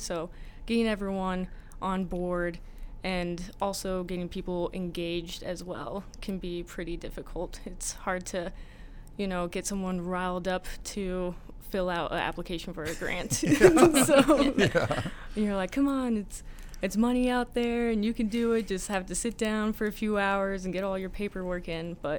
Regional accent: New Mexico, United States; now in Bloomington, United States; So I'm from New Mexico originally, and I've been living in Illinois in Bloomington Normal for 2 years now while I've been at ISU.

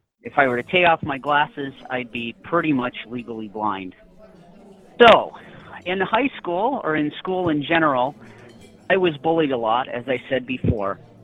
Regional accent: Michigan, United States; also born or lived in Detroit; So I was born in Detroit, Michigan, and as a child moved up to the Upper Peninsula of Michigan. It was a great place to grow up.

